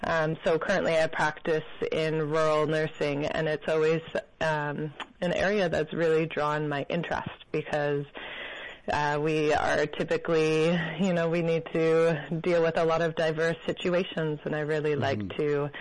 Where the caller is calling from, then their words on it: Salt Spring Island, British Columbia, Canada; So I'm calling from afar. So I live on Salt Spring Island, BC, in the Southern Gulf Islands, just off of Vancouver.